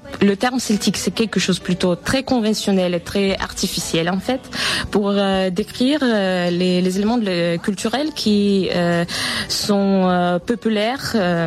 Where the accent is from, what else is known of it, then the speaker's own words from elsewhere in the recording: Saint Petersburg, Russia; now in Cork, Ireland; je suis venue de la Russie, de Saint-Pétersbourg. À présent, j'habite à Cork, c'est au sud de l'Irlande